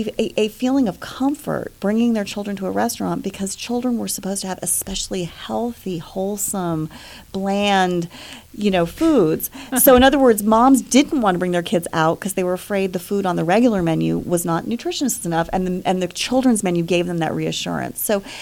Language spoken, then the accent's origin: English; Tucson, Arizona, United States; I grew up in Tucson, Arizona, and I think, you know, reflective of the culture there, there was actually a lot of their attempt at kind of Mexican food